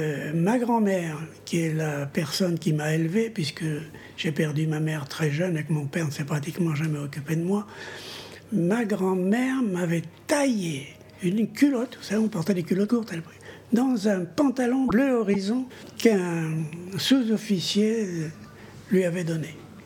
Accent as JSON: {"language": "French", "region": "Centre-Val de Loire", "country": "France", "tie": "born or raised there", "said": "moi je suis du Loir-et-Cher. J'ai eu une enfance villageoise"}